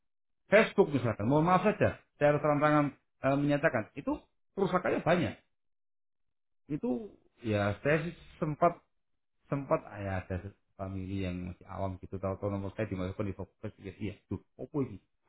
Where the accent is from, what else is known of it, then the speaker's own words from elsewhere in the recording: Java, Indonesia; Kita kan orang Jawa ini.